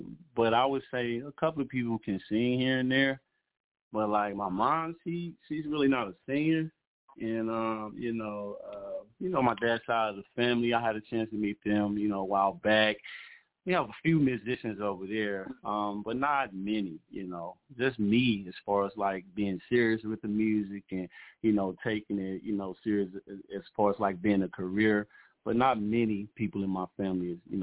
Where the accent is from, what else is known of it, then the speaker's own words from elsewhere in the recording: Memphis, Tennessee, United States; Oh, I grew up in Memphis, Tennessee. So, yeah, I grew up in Memphis.